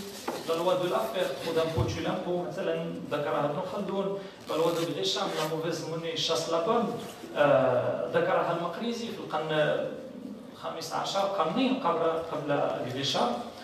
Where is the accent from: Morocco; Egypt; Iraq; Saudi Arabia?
Morocco; مثلا نحن كمغاربة نستهلك ونستورد الثقافة